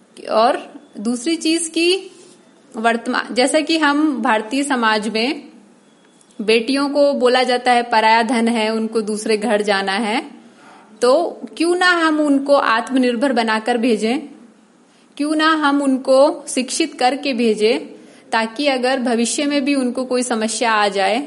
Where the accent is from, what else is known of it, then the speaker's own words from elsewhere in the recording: Jaipur, Rajasthan, India; मैं राजस्थान जयपुर की निवासी हूं बेसिकली, लेकिन मेरी पूरी शिक्षा 12वीं के बाद में राजस्थान के बाहर ही हुई है, कानपुर में हुई है